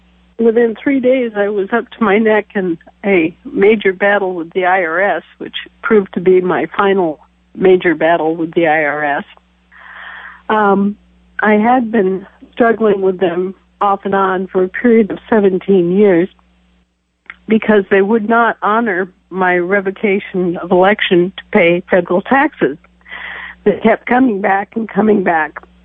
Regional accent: Wisconsin, United States; moved away; also born or lived in Alaska; I was born and raised in Wisconsin, grew up and moved all over the world, and finally came to rest in Alaska when I was about 30.

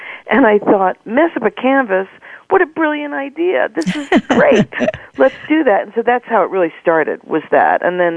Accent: New York, United States; accent: New York; moved away as an adult; now in California, United States; You know, I'm a New Yorker, always will be, although now it's been many years that I've been out in California, actually 22 to be exact, but somehow the New York never comes out, so, you know, my New York accent will start slipping in a second.

